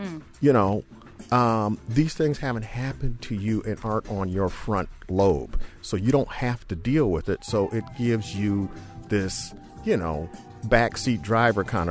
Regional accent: Detroit, Michigan, United States; I'm originally from Detroit, you know, with nothing but cars. And they had a couple biker gangs there.

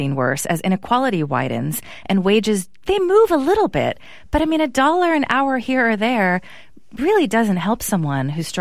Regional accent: Petaluma, California, United States; I grew up in Petaluma. When I go home to visit family, at every stop sign, there's someone holding a sign asking for money.

